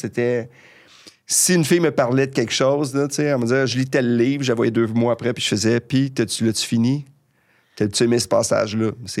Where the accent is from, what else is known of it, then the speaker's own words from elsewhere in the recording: Saint-Eustache, Quebec, Canada; now in Montreal, Canada; je venais d'arriver à Montréal, tu sais, j'aimais la culture, tu sais, pour moi là, tu sais, j'étais parti de Saint-Eustache